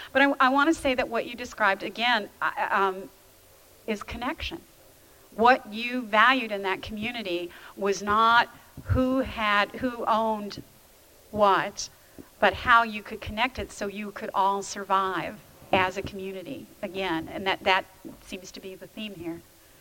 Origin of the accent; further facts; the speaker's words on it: Louisville, Kentucky, United States; I grew up in Louisville, as many of you know, part of the hillbilly diaspora.